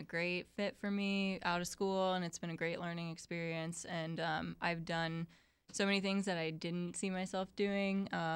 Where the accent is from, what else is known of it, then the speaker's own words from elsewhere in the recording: Ocala, Florida, United States; also born or lived in St. Augustine; now in Volano, United States; I'm from Ocala, originally.